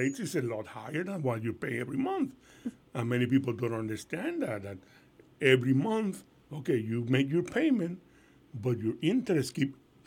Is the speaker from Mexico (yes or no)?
no; Puerto Rico; now in Lehigh Valley, United States; I'm born and raised in Puerto Rico. Llevo viviendo aquí en el Lehigh Valley 30 años, 30 years of my life in the Lehigh Valley.